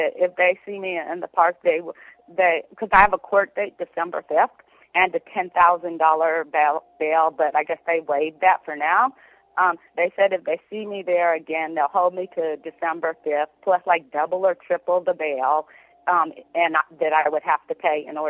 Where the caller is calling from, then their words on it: Oakland, California, United States; Oh, thank you. I'm calling from Oakland.